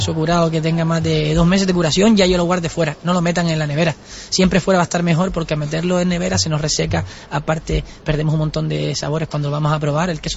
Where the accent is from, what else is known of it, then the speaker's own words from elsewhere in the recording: Canary Islands, Spain; es la carne que nos identifica como canario